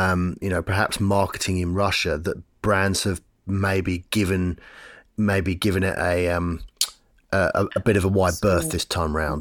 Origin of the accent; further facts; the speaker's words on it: Australia; I am an Australian.